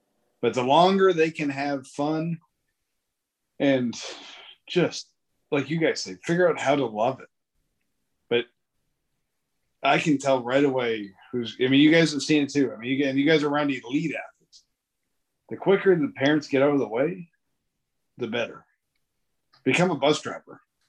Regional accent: Ontario, Michigan, United States; I played a ton of golf growing up in Ontario, Michigan

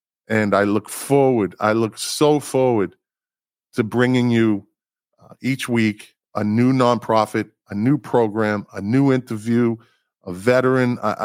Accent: Boston, Massachusetts, United States; accent: Boston; My Boston accent, you're going to have to get used to that.

